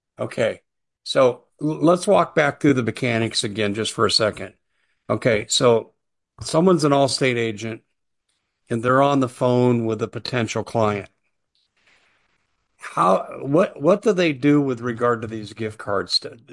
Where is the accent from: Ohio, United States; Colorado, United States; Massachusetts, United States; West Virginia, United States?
Colorado, United States; Aurora; when the TDA gang became exposed in Aurora, which was my hometown, and I have relatives that live there.